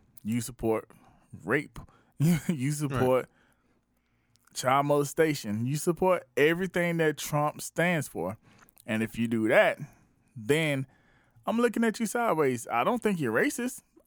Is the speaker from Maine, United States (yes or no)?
no; Columbia, South Carolina, United States; Like, I'm from the Columbia area, and it's really only an hour and a half up the road